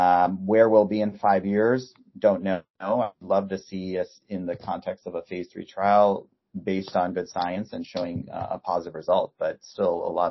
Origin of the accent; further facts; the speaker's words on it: Minnesota, United States; I grew up in Minnesota, so … is a hometown guy.